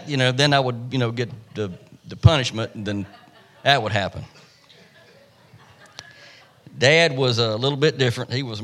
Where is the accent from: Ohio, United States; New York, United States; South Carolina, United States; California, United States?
South Carolina, United States; Spartanburg; I said, I don't know where I'm at in North Carolina. I'm from Spartanburg.